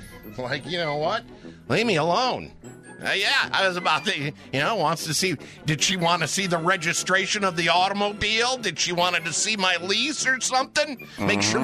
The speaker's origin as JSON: {"language": "English", "country": "United States", "said": "I said, but I'm American."}